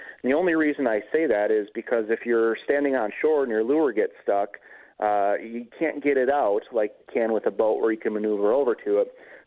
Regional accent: Mosinee, Wisconsin, United States; Growing up in Mosinee, you can pretty much go a mile in any direction and be on the Wisconsin River or its flowages by bicycle.

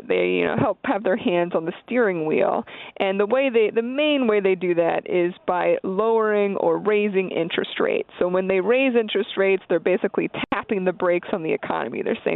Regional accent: Pennsylvania, United States; I'm from Pennsylvania.

